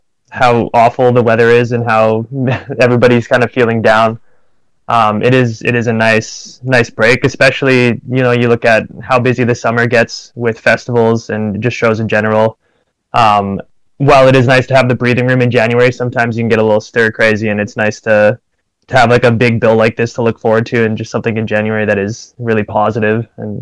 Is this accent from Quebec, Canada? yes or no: no; Saskatoon, Saskatchewan, Canada; I'm actually from Saskatoon